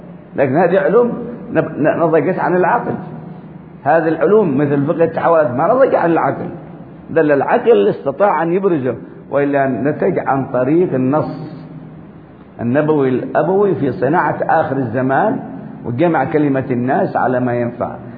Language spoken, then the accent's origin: Arabic; Yemen; مثلا عندنا في اليمن كانت أنظمة، جاءت حوادث وانقلابات وتغيرت الثورة